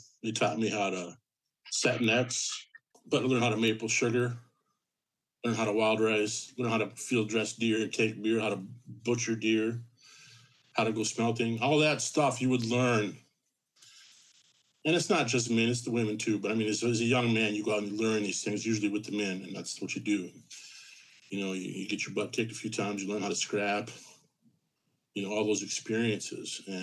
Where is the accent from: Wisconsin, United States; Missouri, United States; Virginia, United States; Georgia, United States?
Wisconsin, United States; Lac du Flambeau; Oh, okay, I grew up on the Resin Lac du Flambeau.